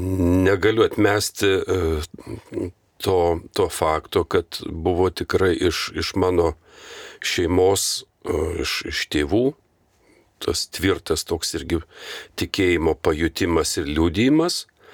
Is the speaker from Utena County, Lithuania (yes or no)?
yes; Anykščiai, Utena County, Lithuania; Augau Anykščiuose, miestelį nedideliam, bet gražiam